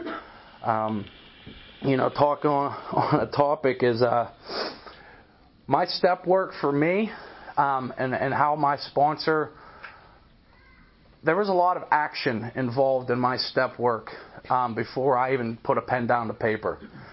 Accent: Pennsylvania, United States; I was like, outside of Pittsburgh.

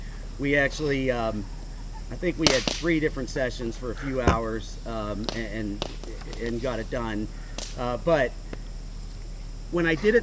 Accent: Pittsburgh, Pennsylvania, United States; also born or lived in Ohio; I'm from Pittsburgh, grew up there, lived there my whole life, except when I got clean, I moved to the treatment center I went to was in Ohio.

